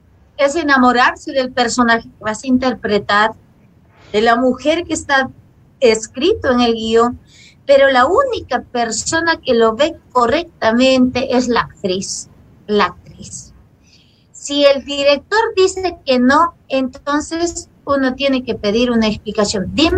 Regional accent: Lima, Peru; Yo me siento muy afortunada de ser una peruana, madre campesina, y ser, pues a veces considerarme limeña. En realidad no hablo como limeña, no tengo la papa en la boca

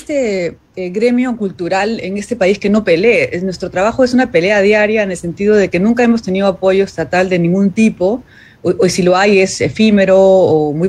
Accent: Peru; en el contexto tan polarizado y sordo que vivimos ahora como humanidad y especialmente como peruanos, ¿no?

